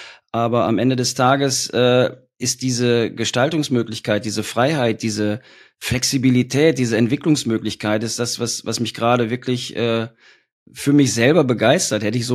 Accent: North Rhine-Westphalia, Germany; born there; also born or lived in Berlin, Germany; now in Ottersberg, Germany; gebürtiger Ostwestfale, das heißt, ich spreche Hochdeutsch, lebe jetzt seit 15 Jahren hier oben im Norden in der Nähe von Bremen in Nottersberg und hatte eine 3-jährige Zeitunterbrechung in Berlin

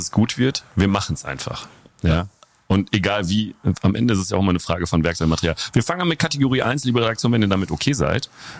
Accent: North Rhine-Westphalia, Germany; moved away as an adult; Ich bin aus NRW weg, wegen der guten Universitäten in Bayern und habe dann dort Unterschlupf gefunden

